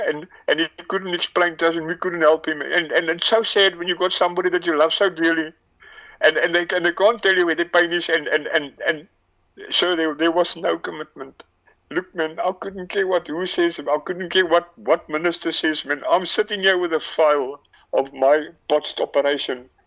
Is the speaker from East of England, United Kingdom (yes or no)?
yes; Southend, East of England, United Kingdom; I grew up in Southend. My father was a sergeant major in the army